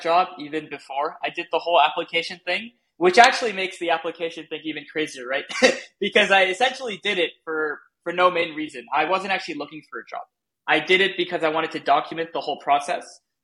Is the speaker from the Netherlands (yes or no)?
no; Switzerland; now in United States; I am an immigrant. I'm originally from Europe, Switzerland.